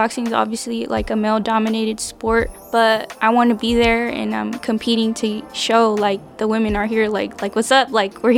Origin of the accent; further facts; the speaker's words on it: California, United States; especially from where we come from, the East Bay.